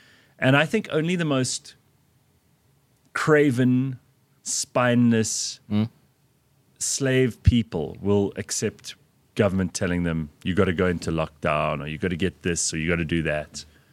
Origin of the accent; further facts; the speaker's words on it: South Africa; One of the things I love about being South African, I'm so happy. Biltong.